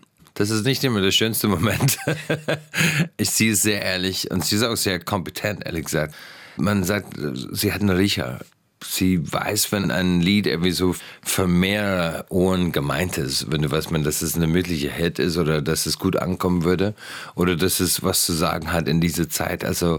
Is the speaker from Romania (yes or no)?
no; Ireland; now in Germany; Ich würde sagen, eher meine irische Nuancen, die haben die immer mitbekommen.